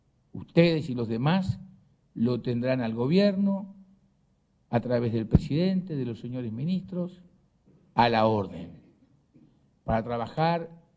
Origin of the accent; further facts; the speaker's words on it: Uruguay; lo que somos todos los uruguayos